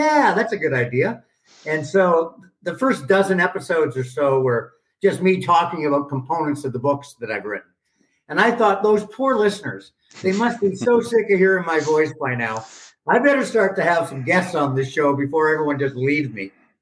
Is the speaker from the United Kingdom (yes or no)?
yes; Scotland, United Kingdom; I'm from Scotland, Lottie.